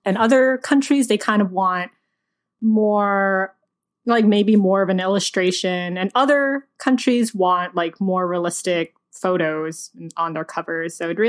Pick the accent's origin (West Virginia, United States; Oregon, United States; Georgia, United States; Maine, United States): Georgia, United States; So since this book is set in Georgia, I'm already in because I'm from Georgia, and I feel like I don't read a lot of books about Asians in the Deep South.